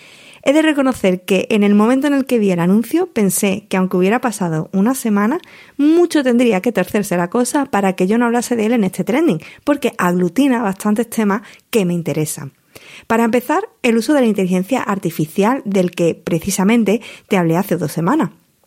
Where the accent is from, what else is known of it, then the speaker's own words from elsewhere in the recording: Huelva, Andalusia, Spain; Huelva, como era mi caso, de Almería o de Granada. Durante más de media vida he intentado neutralizar mi acento, ocultarlo